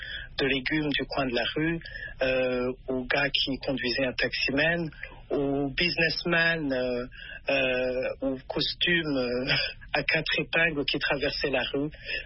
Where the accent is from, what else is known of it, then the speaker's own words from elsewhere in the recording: Burundi; je viens du Burundi.